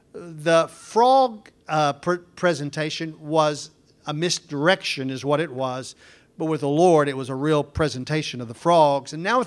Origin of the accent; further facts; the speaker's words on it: Waxahachie, Texas, United States; in my hometown of Waxahachie, there wasn't much to do.